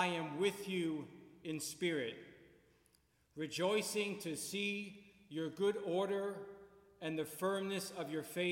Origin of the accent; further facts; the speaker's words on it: Toms River, New Jersey, United States; We're from Toms River, New Jersey, about an hour and 40 minutes away